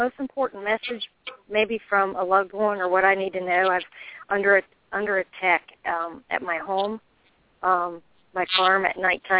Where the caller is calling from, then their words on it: Florida, United States; I'm from Florida.